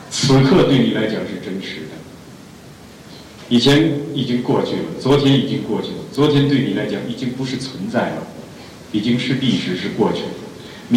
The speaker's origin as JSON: {"language": "Chinese", "country": "China", "said": "我们中国人的名字，特别是我这一代的人"}